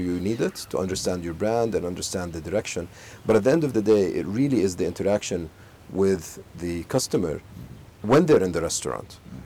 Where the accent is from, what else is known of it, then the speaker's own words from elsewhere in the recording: Khobar, Eastern Province, Saudi Arabia; But yes, I grew up in Saudi Arabia. I grew up in Al Khubar. Went to school there. Went to university there.